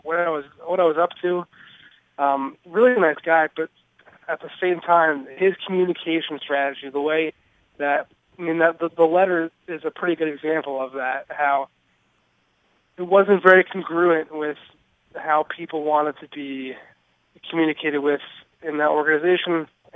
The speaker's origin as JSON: {"language": "English", "town": "Philadelphia", "region": "Pennsylvania", "country": "United States", "lives_now": "Boston, United States", "said": "I mean, I'm from Philly, for those who don't know."}